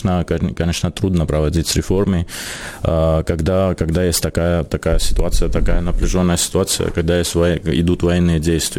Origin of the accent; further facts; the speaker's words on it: Georgia; Russian is a second language; Я как грузин хочу сказать, что представляю нацию